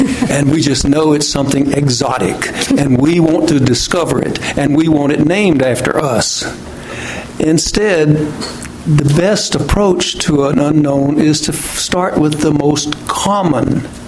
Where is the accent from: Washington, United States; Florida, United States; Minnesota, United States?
Washington, United States; Skamokawa; I'm from Skamakaway. That means smoke over water.